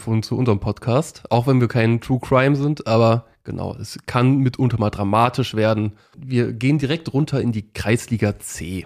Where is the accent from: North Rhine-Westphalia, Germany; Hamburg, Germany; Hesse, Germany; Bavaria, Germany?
North Rhine-Westphalia, Germany; Glehn; also born or lived in Berlin; Ich bin ja gebürtiger Berliner, aber aufgewachsen am schönen Niederrhein, genauer gesagt in Glehn.